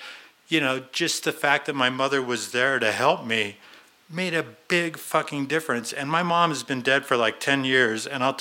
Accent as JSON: {"language": "English", "town": "Boulder", "region": "Colorado", "country": "United States", "tie": "born or raised there", "lives_now": "Longmont, United States", "said": "I'm a local guy. I grew up in Boulder. We bought a house in Longmont."}